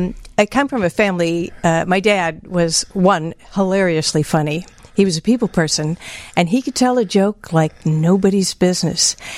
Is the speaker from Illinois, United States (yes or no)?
yes; Evanston, Illinois, United States; also born or lived in Glenview / Glencoe; Actually, we grew up in Evanston.